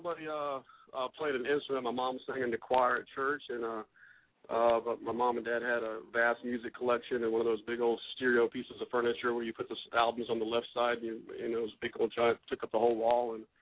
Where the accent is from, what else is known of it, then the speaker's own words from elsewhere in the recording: Fort Myers, Florida, United States; also born or lived in Tampa; I was born in Tampa, halfway through that fun decade of the 60s, and I grew up in Fort Myers, Florida, North Fort Myers.